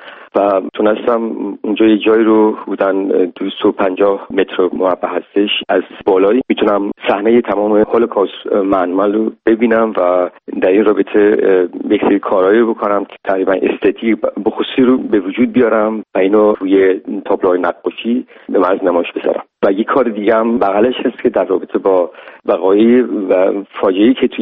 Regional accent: Iran; به عنوان یه ایرانی

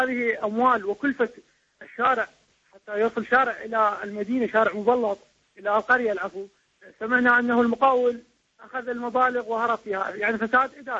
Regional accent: Wasit, Iraq

